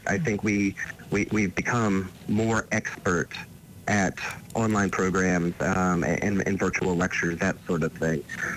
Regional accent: Virginia, United States; moved away; So I am Virginia, born and raised. So I've lived in a couple of different places around the country, but we were looking for, a new home and a perfect home.

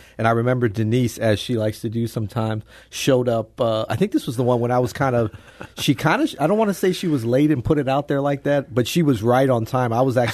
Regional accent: St. Louis, Missouri, United States; moved away as an adult; now in New Orleans, United States; when I first moved to New Orleans when I was in my early 20s, you know, of course, I grew up in St. Louis and, you know, used to drive by the Scott Joplin House.

